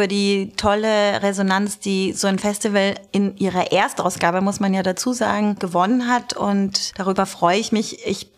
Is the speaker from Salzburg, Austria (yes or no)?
no; Graz, Styria, Austria; born there; accent: Styrian; moved away as an adult; also born or lived in Hamburg; Dort war ich auch 12 Jahre, bin aber gebürtige Grazerin, man hört es nicht mehr so oft, den Steirer-Dialekt.